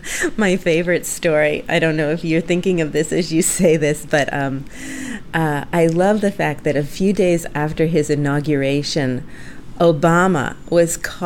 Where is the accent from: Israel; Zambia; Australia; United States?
United States; Well, first I'd like to start with my home country, America.